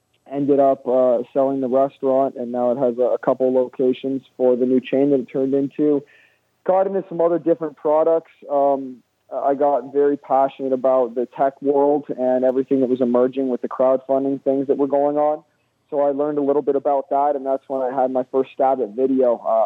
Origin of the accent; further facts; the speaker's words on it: Canada; I grew up in Canada, and having a beard was always a big thing.